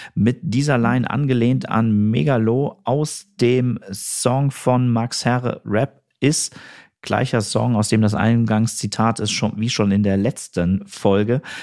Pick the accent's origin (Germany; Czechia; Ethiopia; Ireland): Germany; Kassel, Hesse; born there; also born or lived in Köln; Ich komme ja gebürtig aus Kassel, bin dann nach Köln gegangen, habe dafür 8 Jahre gelebt, bin dann auch zurückgekommen nach Kassel.